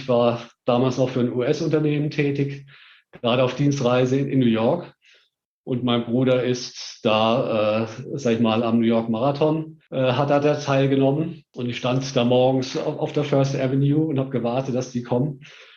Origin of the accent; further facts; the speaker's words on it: Heidelberg, Baden-Württemberg, Germany; Also in meiner Jugend in Heidelberg